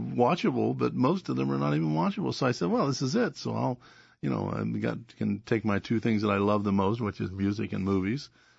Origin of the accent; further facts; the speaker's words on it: Indianapolis, Indiana, United States; I grew up in Indianapolis. I was a bluegrass banjo player